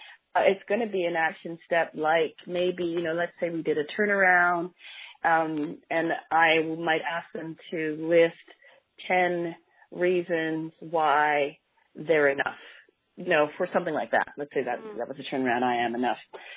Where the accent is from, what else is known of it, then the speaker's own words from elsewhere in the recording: Canada; this is Group A. A. I love Group A. I'm Canadian, A.